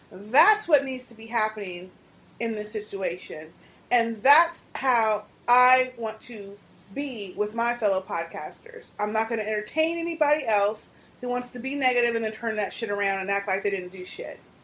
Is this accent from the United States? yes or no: yes; Texas, United States; because we're from Texas, or I'm from Texas